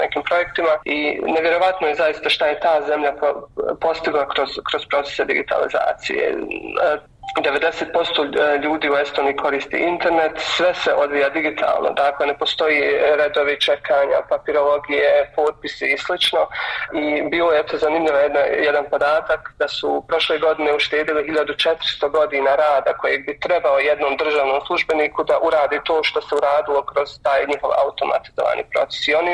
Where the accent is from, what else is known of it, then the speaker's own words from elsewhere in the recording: Bosnia & Herzegovina; Osim nas koji smo porijeklom iz Bosne i Hercegovine